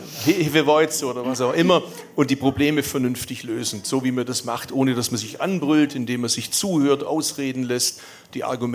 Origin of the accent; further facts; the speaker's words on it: Urach, Baden-Württemberg, Germany; ich komme aus Urach, das ist Schwäbische Alb und Biberach ist Oberschwaben für die Feinschmecker.